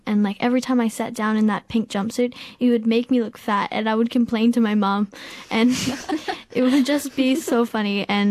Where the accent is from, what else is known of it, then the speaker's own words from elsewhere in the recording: Australia; I am a singer, and I sing around the community, and I am Australian. I was born here, but my mother is Filipino